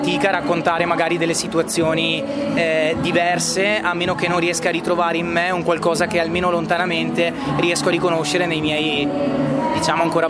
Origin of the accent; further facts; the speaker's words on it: Treviso, Veneto, Italy; io intanto sono di Treviso, quindi diciamo che la mia avventura musicale è nata in quelle zone lì ed è nata quando avevo 16 anni